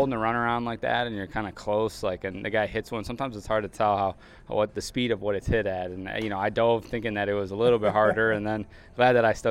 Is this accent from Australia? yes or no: no; Wisconsin, United States; growing up in Wisconsin, I have played in some pretty cold games.